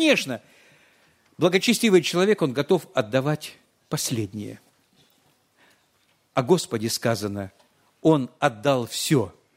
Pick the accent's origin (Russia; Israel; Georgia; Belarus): Russia; Krasnodar, Krasnodar Krai; вот я сам из Краснодара, да? У нас в Краснодаре есть большой гипермаркет